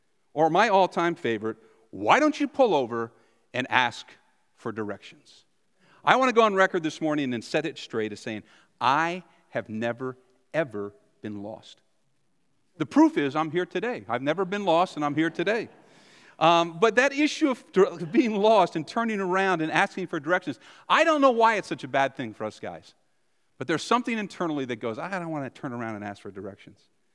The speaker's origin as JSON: {"language": "English", "region": "New Jersey", "country": "United States", "tie": "born or raised there", "said": "We grew up in North Jersey. I grew up my whole life there, knew the area well"}